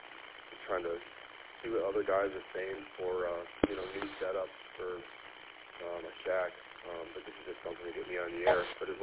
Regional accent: Chesterfield, Michigan, United States; I'm from Chesterfield, Michigan.

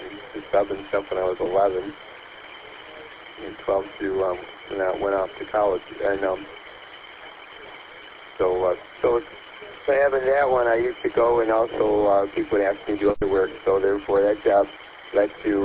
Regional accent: Detroit, Michigan, United States; moved away; I grew up in Detroit, so even though I don't live there, I haven't lived there in many, many years

